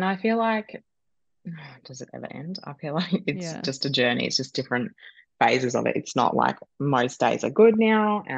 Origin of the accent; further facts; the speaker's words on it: Gold Coast, Queensland, Australia; I'm originally from the Gold Coast, like, and I can never really picture myself going back to that world.